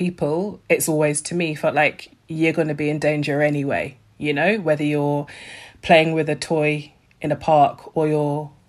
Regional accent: United Kingdom; I'm a British, like I live in Britain.

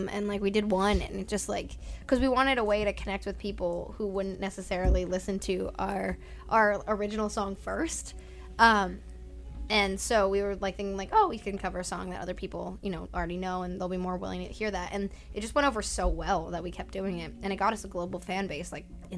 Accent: New Jersey, United States; and then I'd be like, I'm from New Jersey

